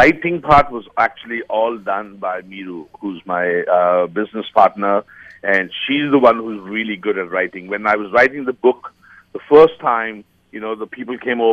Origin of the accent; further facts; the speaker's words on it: Delhi, India; moved away as an adult; also born or lived in Bombay; I was born in northern India. I was brought up in Delhi and Bombay. And I was almost 20 years in India. And my roots are very, very Indian. I was, you know, born to North Indian parents, Punjabis. But I kind of grew up in Delhi and Bombay.